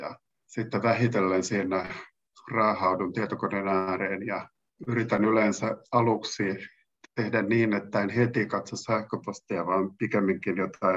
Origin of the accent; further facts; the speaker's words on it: Kainuu, Finland; accent: Kainuu dialect; Mä oon itsekin alun perin ei-standardi kielimuodon äidinkielinen puhuja, eli kaidun murre on mun äidinkieli.